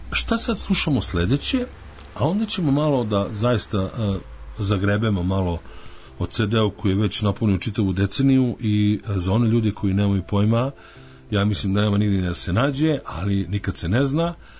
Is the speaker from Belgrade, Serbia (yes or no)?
yes; Belgrade, Serbia; Ja sam sa Zvezdare, a tamo to se ne priča tako.